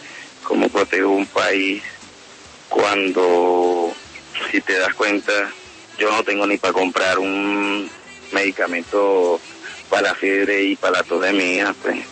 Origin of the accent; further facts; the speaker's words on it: Venezuela; en mi país, en mi nación, juré proteger mi país, juré proteger el pueblo venezolano.